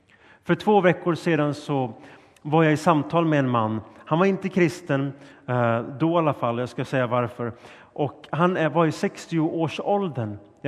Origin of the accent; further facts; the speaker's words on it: Helsingborg, Skåne, Sweden; Jag var från Helsingborg och var på väg upp till Stockholm